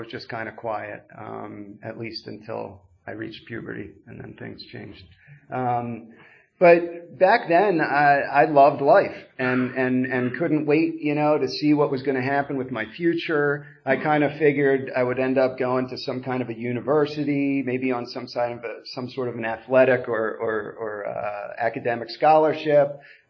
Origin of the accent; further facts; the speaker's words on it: Doylestown, Pennsylvania, United States; I'm from Doylestown, Pennsylvania, about 40 minutes down 313, kind of border of Buckingham and Doylestown.